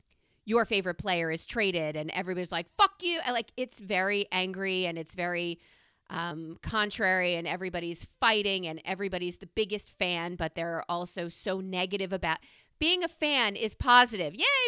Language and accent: English; New York, United States; the reason I feel the way I do is because I grew up in New York sports.